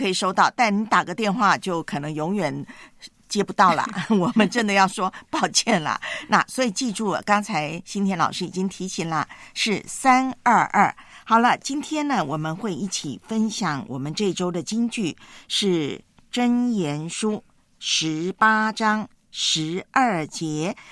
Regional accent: Taiwan; 福建跟我的老家台湾是很熟悉

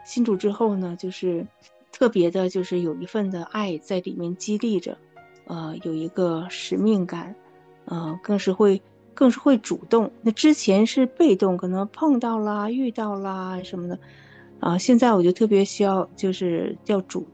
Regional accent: Harbin, Heilongjiang, China; 我们哈尔滨呢，因为我是土生土长的嘛

